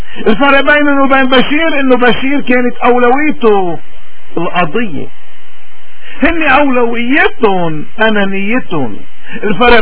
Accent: Lebanon; نحن هويتنا لبنانية، فرضوا علينا هوية تانية

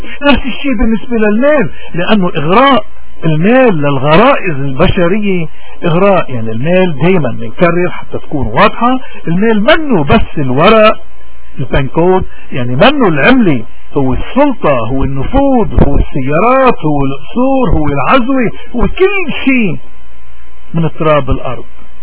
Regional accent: Lebanon; إذا نحن بحياتنا كمواطنين خصوصا كلبنانيين وبلدنا عم بمر بأزمات

